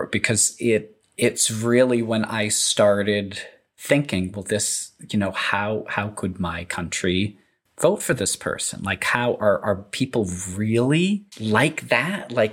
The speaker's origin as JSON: {"language": "English", "region": "New England", "country": "United States", "tie": "born or raised there", "said": "I had planned trips kind of growing up in New England area."}